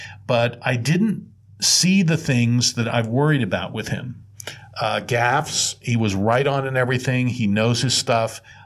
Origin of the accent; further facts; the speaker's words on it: Hatton Township, New Jersey, United States; I said I grew up in Hatton Township, New Jersey.